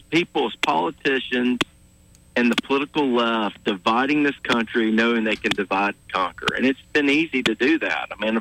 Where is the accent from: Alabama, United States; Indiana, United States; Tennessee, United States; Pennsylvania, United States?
Alabama, United States; Montgomery; I was born and raised in Montgomery, but going there and seeing family and friends in Selma over the years